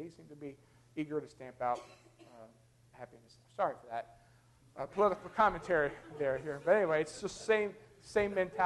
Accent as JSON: {"language": "English", "region": "Kentucky", "country": "United States", "tie": "born or raised there", "said": "If my home state of Kentucky decides that the people of West Virginia have just ticked us off one last time"}